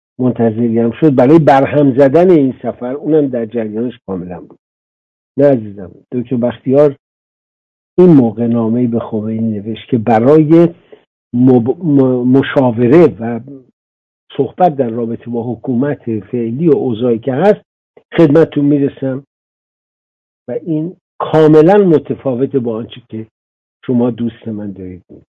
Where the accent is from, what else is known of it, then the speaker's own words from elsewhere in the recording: Iran; به عنوان یک ایرانی